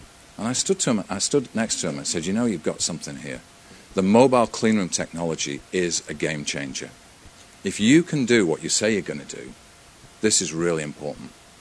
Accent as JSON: {"language": "English", "country": "United Kingdom", "accent": "British", "said": "be able to tell by my accent that this is a British guy standing in front of you."}